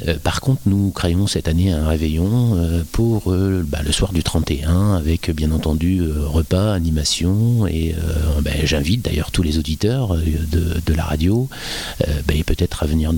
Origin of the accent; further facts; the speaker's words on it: northern France, France; je viens d'arriver sur l'établissement et en l'occurrence aussi dans la région puisque je viens du nord de la France.